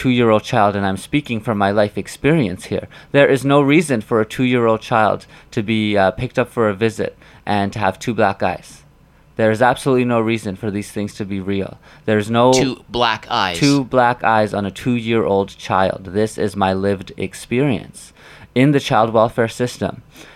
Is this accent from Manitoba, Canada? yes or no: yes; Shamattawa, Manitoba, Canada; I'm originally from Shamattawa, and when I was born, I was put into the child welfare system